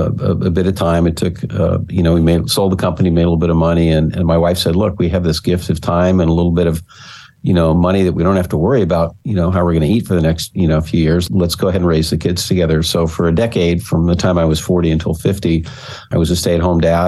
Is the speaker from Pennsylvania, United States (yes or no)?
no; Florida, United States; Dave, I'm from Florida.